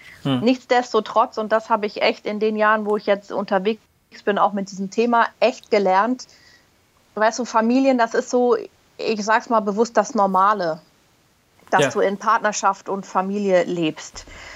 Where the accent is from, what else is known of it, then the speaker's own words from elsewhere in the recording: Berlin, Germany; born there; now in Munich, Germany; ich bin Jahrgang 82, gebürtige Berlinerin, mittlerweile in München zu Hause, aber überall gefühlt in der Welt schon gewesen.